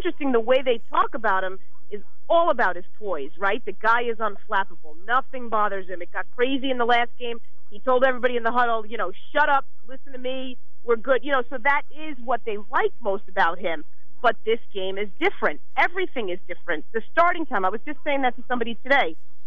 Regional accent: New Jersey, United States; I grew up in New Jersey, yes.

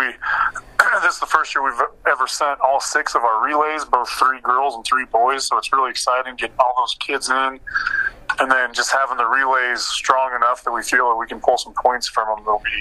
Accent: Nebraska, United States; I grew up in Western Nebraska, and so the 4x4 was always huge where I grew up and out there.

